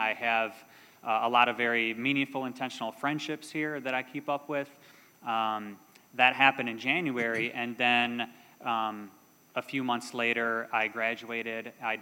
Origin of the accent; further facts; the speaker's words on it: Kalamazoo, Michigan, United States; I'm from Kalamazoo. I've been going to the River for about 4 years. Just actually recently moved back here from Jackson, Michigan.